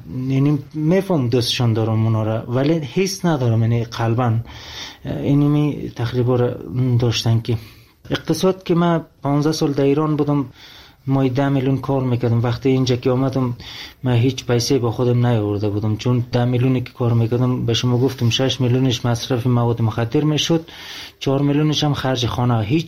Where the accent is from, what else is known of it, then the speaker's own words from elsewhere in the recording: Afghanistan; همون معتادای خود ایرانی میدید که من افغانی هستم